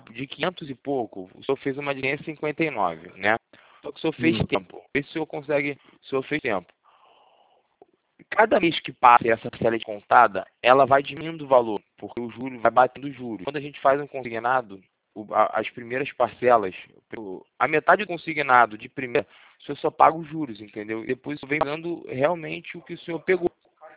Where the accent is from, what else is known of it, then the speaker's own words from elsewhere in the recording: Rio de Janeiro, Brazil; Eu sou do Rio, sou cidade do Rio de Janeiro.